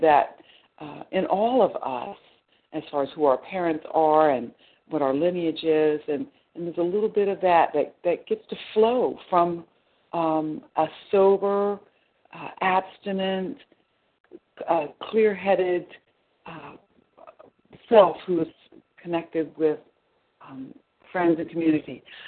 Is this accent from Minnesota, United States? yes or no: no; Virginia, United States; I'm from Virginia.